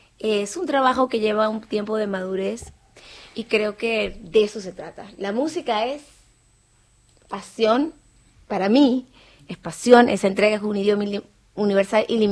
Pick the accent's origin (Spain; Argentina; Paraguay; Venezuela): Venezuela; born there; yo soy afrolatina, nací en Venezuela, crecí en una familia de jazz, soul, rhythm and blues